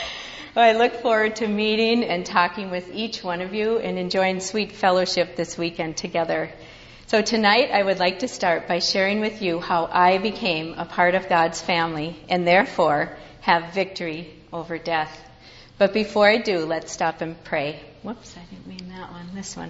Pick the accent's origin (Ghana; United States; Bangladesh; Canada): United States; Minnesota; because I'm from Minnesota, and you are this is Navasota.